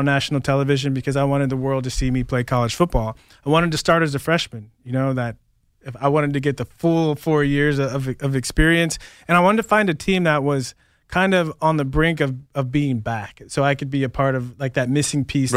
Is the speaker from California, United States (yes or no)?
yes; San Diego, California, United States; You know, I grew up in San Diego.